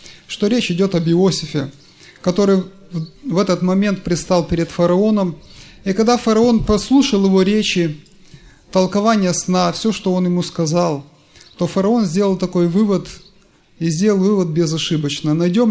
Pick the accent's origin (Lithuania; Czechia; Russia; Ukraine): Ukraine; Chervonoarmiiske, Odesa Oblast; Я из Одесского объединения, село Червоноармейское Одесской области. Это юго-запад Одесской области. Ну, недалеко города, какие Измаил, Рени, Болград.